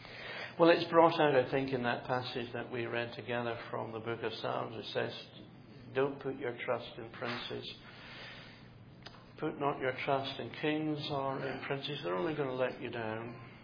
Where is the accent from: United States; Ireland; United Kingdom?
United Kingdom; I come from originally from the United Kingdom